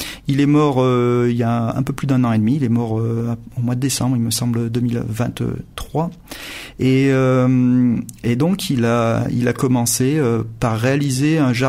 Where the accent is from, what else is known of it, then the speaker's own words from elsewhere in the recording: Montélimar, Auvergne-Rhône-Alpes, France; Moi, je suis de Montélimar au départ. Quand j'étais petit, j'allais là-bas.